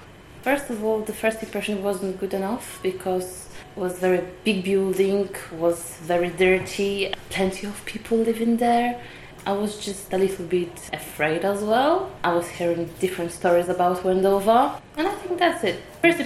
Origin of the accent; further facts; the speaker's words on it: Poland; English is a second language; I grew up in Poland, in Central, and it's a very beautiful place. It's very green. We have got plenty of hills.